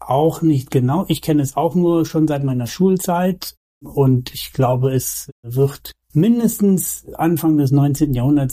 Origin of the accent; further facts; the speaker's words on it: Brafelen, Germany; Ich bin gebürtig und auch aufgewachsen in Brafelen, einem beschaulichen Dorf.